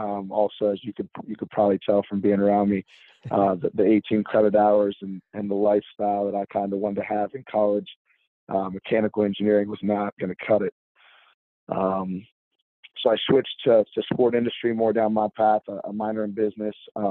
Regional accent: Zanesville, Ohio, United States; So I'm from Zanesville, Ohio. About 45 minutes east of Columbus, so grew up an Ohio native.

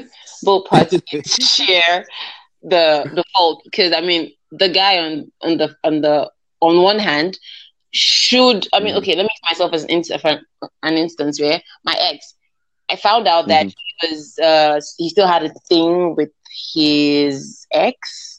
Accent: Nigeria

